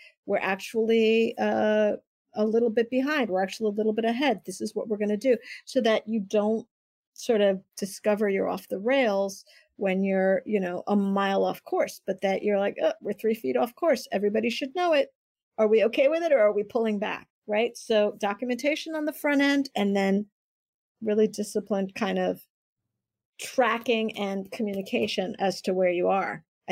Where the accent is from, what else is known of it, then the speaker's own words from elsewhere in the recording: Puerto Rico; I'm from Puerto Rico.